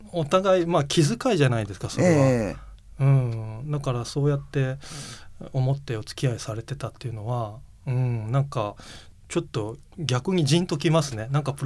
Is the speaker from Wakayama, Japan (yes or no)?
yes; Wakayama, Japan; 僕も関西人なんで、もう和歌山に帰るとテレビつけたら鷹人さんが出て ねこう喋ってるので、